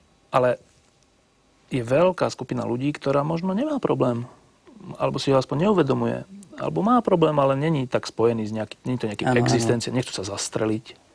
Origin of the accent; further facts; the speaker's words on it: Bratislava, Bratislava Region, Slovakia; ja som vyrastal v Petržalke na dvore, kde neviem, či vôbec niekto chodil do kostola.